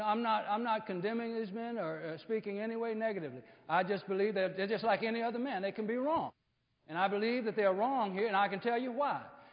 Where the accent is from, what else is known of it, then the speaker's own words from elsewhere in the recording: Arkansas, United States; Growing up in Arkansas, as a little boy